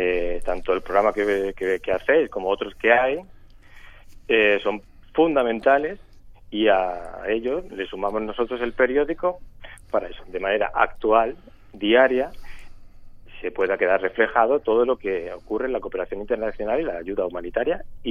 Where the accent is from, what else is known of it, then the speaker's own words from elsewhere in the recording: Don Benito, Extremadura, Spain; Yo le dije, mira, yo soy de Extremadura.